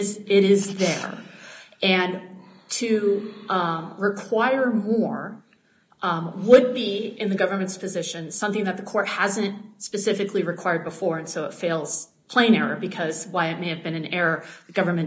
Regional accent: Iowa, United States; What and I'm from Iowa, and what Judge Pratt did in Gaul is said there's no grounds for departure

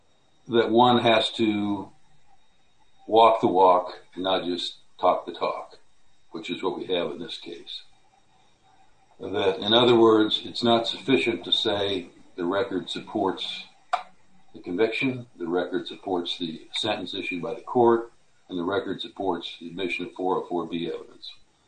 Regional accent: Kansas, United States; I'm from Kansas with the law firm of Stevens and Brand

